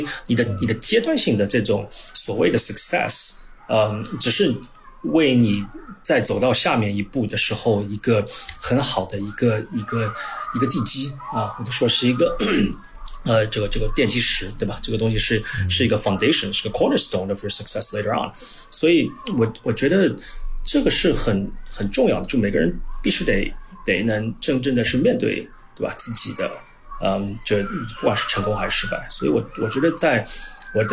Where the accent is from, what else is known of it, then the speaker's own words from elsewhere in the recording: China; also born or lived in Minnesota, United States; 在小的时候在中国长大，对吧？包括在Minnesota 读本科，